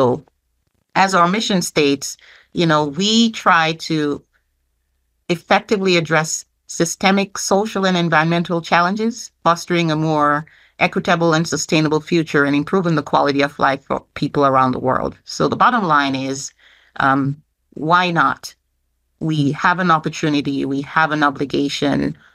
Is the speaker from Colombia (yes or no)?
no; Jamaica; moved away as an adult; now in New York, United States; I grew up in Jamaica with my grandparents, and there I received my foundational education at an all-girls grammar school. My adult years have been spent in the U.S., mostly in New York